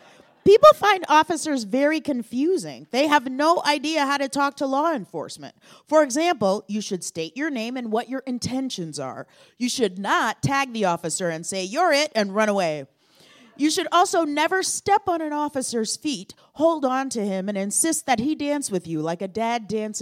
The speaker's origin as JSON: {"language": "English", "town": "Omaha", "region": "Nebraska", "country": "United States", "said": "I'm from Omaha, Nebraska."}